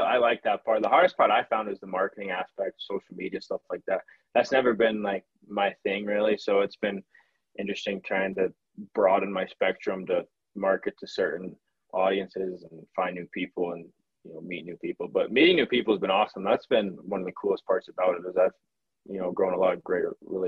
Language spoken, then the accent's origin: English; United States; Nope, I'm an American.